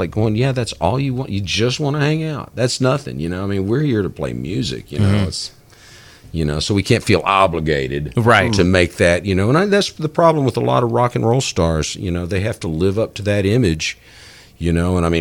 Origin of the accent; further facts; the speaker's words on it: Texas, United States; accent: Texas accent; I'd have to get rid of my Texas accent for one.